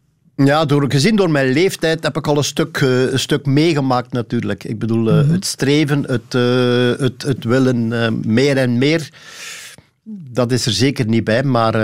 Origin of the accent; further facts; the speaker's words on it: Sint-Niklaas, Flanders, Belgium; born there; also born or lived in Temse; Eigenlijk was het Temse, maar ik woon al langer in Sint-Niklaas dan ik in Temse gewoond heb. Dus laat ons maar zeggen, ik woon in de straat waar ik geboren ben.